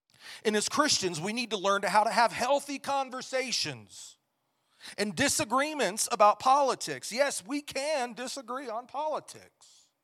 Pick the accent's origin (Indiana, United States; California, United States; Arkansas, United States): Indiana, United States; Indianapolis; now in Polson, United States; We moved from Indianapolis, where we were born and raised.